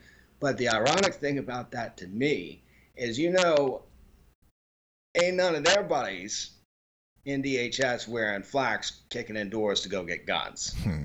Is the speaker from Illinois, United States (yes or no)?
no; New Orleans, Louisiana, United States; I'm from New Orleans. I mean, you and I both have our experiences with violence.